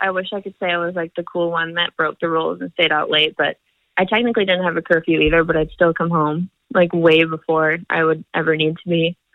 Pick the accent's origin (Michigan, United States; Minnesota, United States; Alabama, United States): Michigan, United States; Detroit; I'm from Detroit, Michigan.